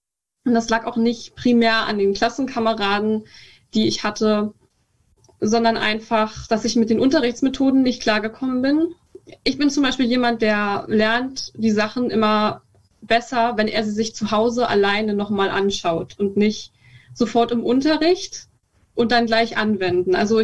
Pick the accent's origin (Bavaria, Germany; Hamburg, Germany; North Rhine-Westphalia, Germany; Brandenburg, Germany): Brandenburg, Germany; also born or lived in Berlin; Ich bin bald 19. Das ist kein Problem. Ich wurde in Berlin geboren, bin aber in der Prignitz aufgewachsen. Also ich habe da meine ganze Kindheit verbracht. Wer das nicht kennt, das ist ein Landkreis im Nordwesten Brandenburgs, also an der Elbe quasi einfach.